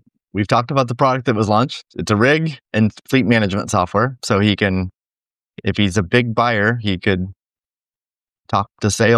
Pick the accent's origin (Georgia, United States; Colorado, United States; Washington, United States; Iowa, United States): Iowa, United States; I'm from Iowa. There's no Steak and Shakes in Iowa, at least when I grew up.